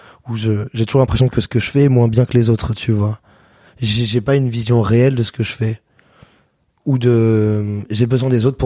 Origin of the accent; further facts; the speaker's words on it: Avignon, Provence-Alpes-Côte d'Azur, France; Ouais, mais c'était à côté de chez moi. Je viens d'Avignon.